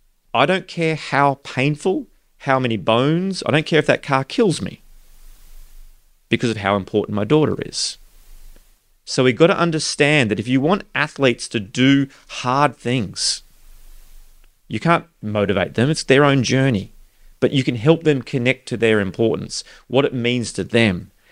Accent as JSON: {"language": "English", "country": "Australia", "tie": "born or raised there", "said": "growing up in Australia"}